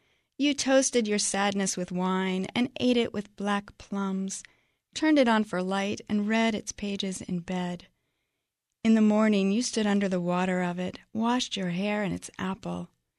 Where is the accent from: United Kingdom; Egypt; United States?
United Kingdom; Kettering, East Midlands; from Kettering.